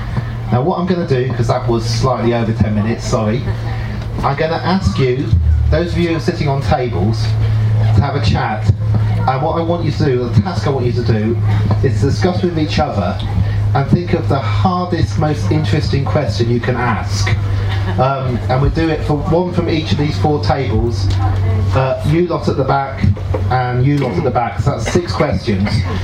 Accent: England, United Kingdom; Most of us, I'm English.

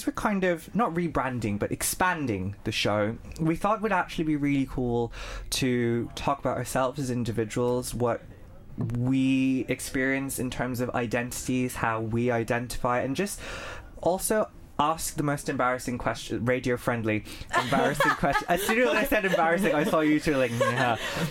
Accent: Bangladesh; And I'm from Bangladesh. I was raised in a Muslim household. So culturally, I definitely identify as Muslim. I still celebrate things like Eid, but I'm not a practicing Muslim.

